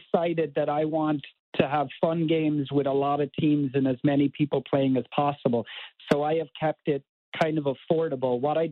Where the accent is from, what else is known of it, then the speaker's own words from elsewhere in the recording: Cork, Munster, Ireland; moved away as an adult; now in Baltimore, United States; Born and raised in Cork in Ireland, and then I moved to America for college. I went to Johns Hopkins University in Baltimore, and I made Baltimore my home now. So my wife and I live in downtown Baltimore.